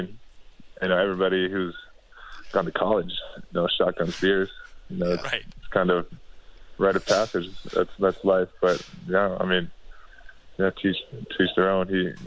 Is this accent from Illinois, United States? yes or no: no; Florida, United States; because we're playing in Florida and we're from Florida.